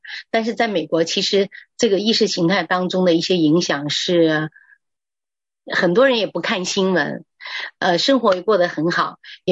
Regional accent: China; 其实我有时候有一年我回到中国去的时候哈

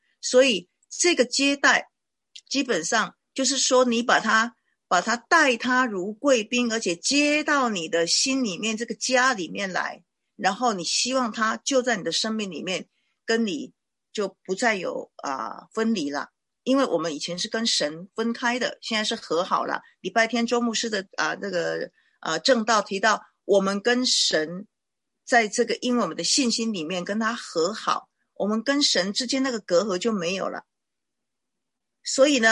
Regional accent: China; 我想我们中国人也是可以参美的哈

